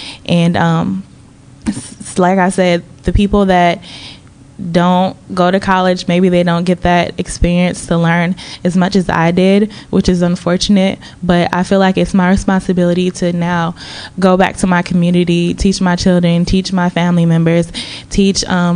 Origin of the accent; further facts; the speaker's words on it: United States; Growing up in America, the school education system is not very informative about African history.